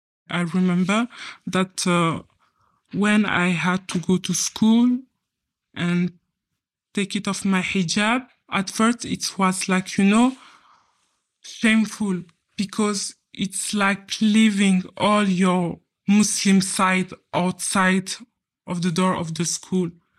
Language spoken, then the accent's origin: English; France; English is a second language; So growing up in France, it was basically like a normal life